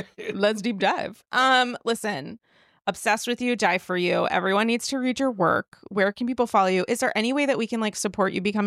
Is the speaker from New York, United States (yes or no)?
no; Rhode Island, United States; I'm from Rhode Island.